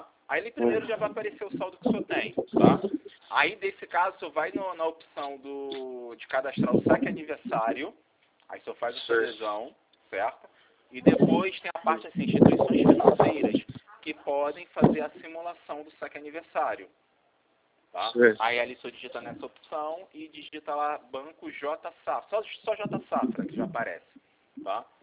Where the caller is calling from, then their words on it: Rio de Janeiro, Brazil; Do Rio de Janeiro.